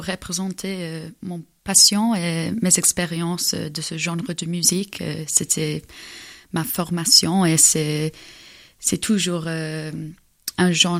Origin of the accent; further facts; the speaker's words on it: England, United Kingdom; French is a second language; now in France; parce que je viens d'Angleterre, mais j'ai aussi la nationalité française. Et maintenant, c'est la première fois que j'habite en France.